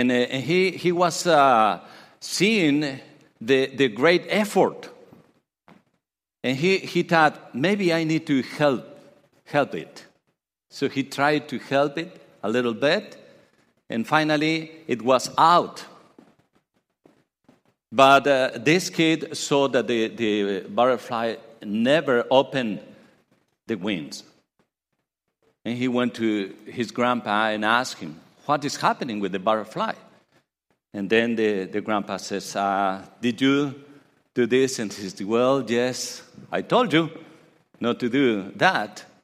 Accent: Mexico; now in United States; And as I told you, I'm from Mexico.

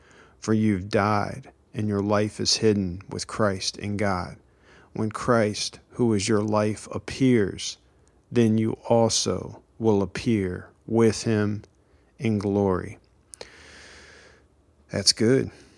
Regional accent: United States; I'm very privileged in many ways because I'm American. I live in America.

